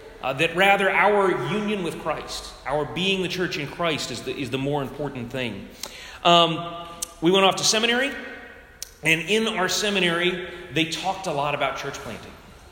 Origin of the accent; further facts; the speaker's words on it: Georgia, United States; So first up, my parents are both from Rhode Island, but I was raised in Georgia. And so I was raised as a Yankee in the South.